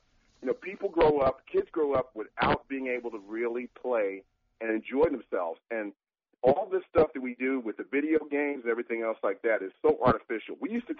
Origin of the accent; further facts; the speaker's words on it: Newark, New Jersey, United States; I grew up in Newark, New Jersey, and we had some summers that were phenomenal.